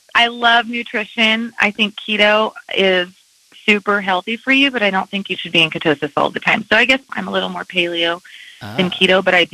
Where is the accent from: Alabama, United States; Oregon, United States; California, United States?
Oregon, United States; Grants Pass; I was born and raised in Grants Pass.